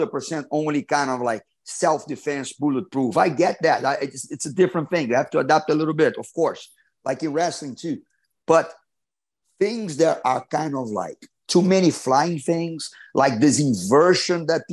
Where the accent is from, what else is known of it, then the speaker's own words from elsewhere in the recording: Rio de Janeiro, Brazil; because I was always from the South Zone of Rio